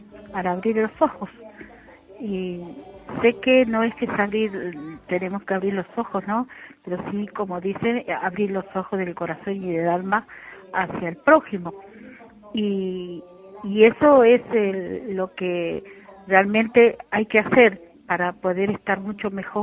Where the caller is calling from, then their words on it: General Pico, La Pampa, Argentina; soy de General Pico, La Pampa